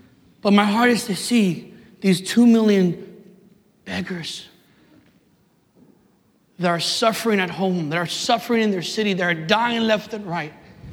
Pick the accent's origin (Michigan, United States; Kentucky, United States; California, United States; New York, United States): New York, United States; Brooklyn; also born or lived in Staten Island / Manhattan; to Staten Island, all right? For 15 years. That's how we sound in Staten Island. For 15, and then born and raised in Brooklyn. Brooklyn, that's my place. And then Manhattan for 2 years.